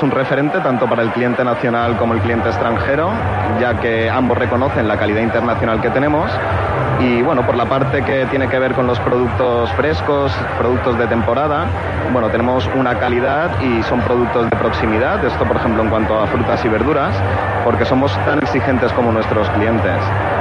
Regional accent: Alicante, Valencian Community, Spain; Soy alicantino

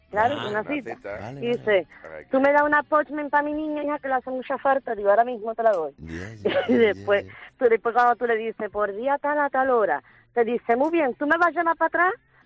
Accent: Andalusia, Spain; Yo soy del campo de Gibraltar.

